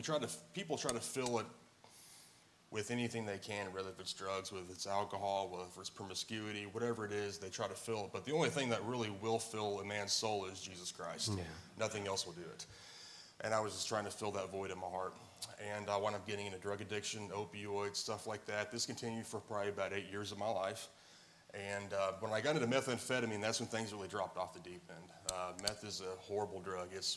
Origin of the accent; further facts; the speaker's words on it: Missouri, United States; I'm 39 years old. I grew up in Southwest Missouri, probably the furthest away in the program.